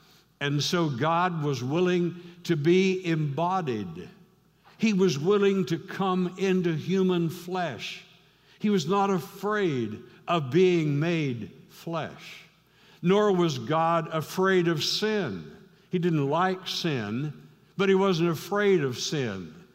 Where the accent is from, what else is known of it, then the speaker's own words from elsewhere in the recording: Missouri, United States; The farm where I grew up in South Missouri